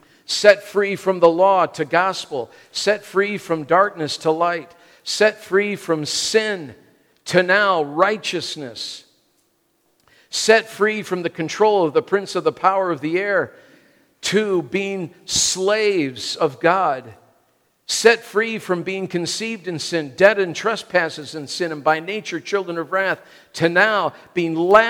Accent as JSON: {"language": "English", "town": "Wheaton", "region": "Illinois", "country": "United States", "tie": "born or raised there", "said": "Growing up in Wheaton, I grew up thinking if I didn't dance and didn't drink and didn't smoke and didn't play cards and didn't go to movies that I had reached this pinnacle of holiness"}